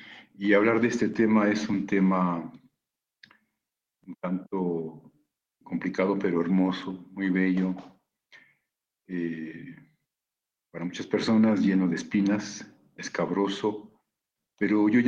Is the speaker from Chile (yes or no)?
no; Mexico; las café con leche, que somos los mexicanos.